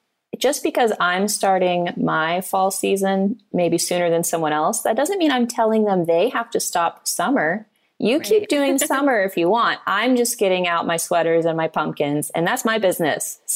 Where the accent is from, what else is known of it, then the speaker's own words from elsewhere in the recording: Missouri, United States; because I'm from Missouri, so we have all four seasons